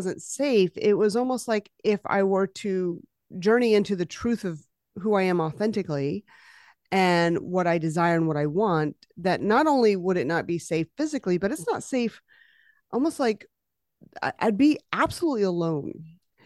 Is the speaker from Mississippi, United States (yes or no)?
yes; Mississippi, United States; But by the way, I'm from Mississippi.